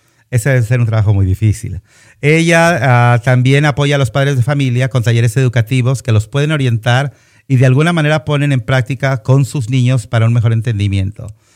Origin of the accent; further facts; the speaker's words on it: Guadalajara, Jalisco, Mexico; Es que soy de Guadalajara